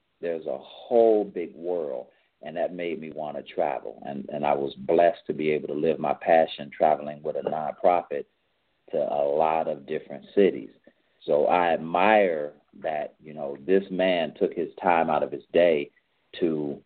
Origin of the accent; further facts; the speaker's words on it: Chicago, Illinois, United States; When I was a kid and I grew up in Chicago in an area that they call K-Town